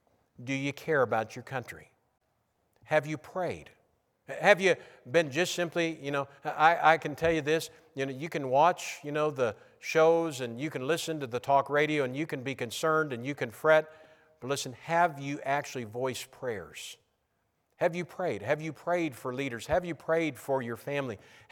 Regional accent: United States; I'm free as an American, but I'm also free because I'm a Christian.

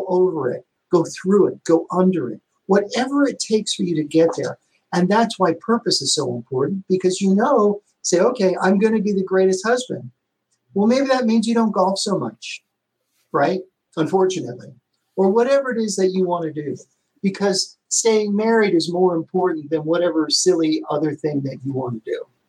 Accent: Elmhurst, New York, United States; But one of the things growing up in Elmhurst, Queens, in the shadow of Manhattan, the New York experience is that you have a pizza man.

